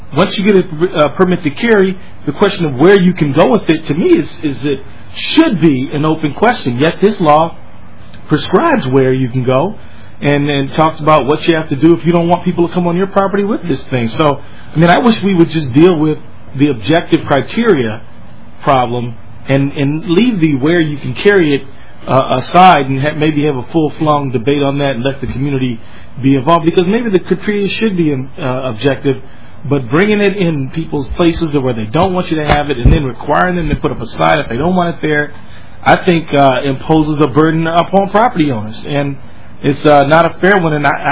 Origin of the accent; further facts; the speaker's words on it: Detroit, Michigan, United States; now in Minneapolis, United States; I grew up in Detroit, Michigan, where I think one year we had about 300 murders right in my neighborhood.